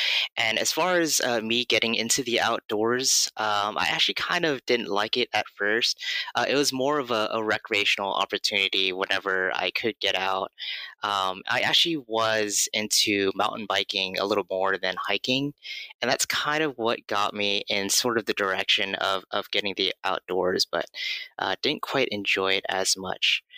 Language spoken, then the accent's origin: English; Los Angeles, California, United States; also born or lived in Oregon; now in San Francisco Bay Area, United States; Been living in pretty much the West Coast for my entire life. First born and raised in Los Angeles. And then in 2011, I moved out to Oregon And then about 2019, I moved back to California to the San Francisco Bay Area